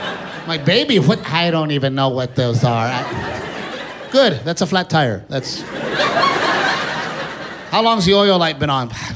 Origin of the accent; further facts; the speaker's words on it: Texas, United States; I was raised here in Texas, so, you know, my dad raised me to take care of my wife, you know?